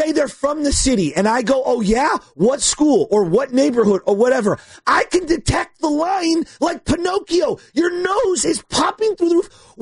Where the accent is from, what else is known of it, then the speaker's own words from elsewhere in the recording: San Francisco, California, United States; This guy goes, where are you guys from? We go, we're from San Francisco.